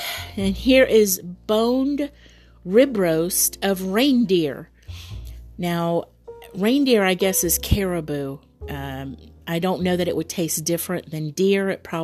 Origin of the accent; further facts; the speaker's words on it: Florida, United States; I'm from Florida, so this is why things in Florida are so familiar